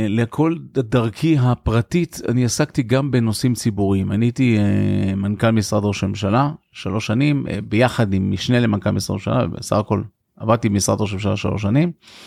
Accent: Givatayim, Tel Aviv District, Israel; אני למעשה גדלתי בגבעתיים.

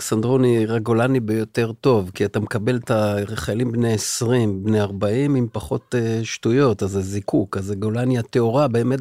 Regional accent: Haifa, Haifa District, Israel; אני גדלתי בחיפה.

